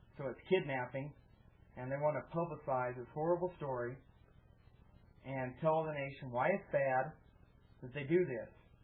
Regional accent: California, United States; Now, I'm from California my whole life.

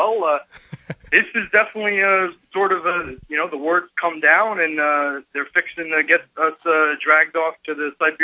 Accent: the South, United States; I got to get back to my roots. I was raised in the South, and, this is becoming beyond the pale.

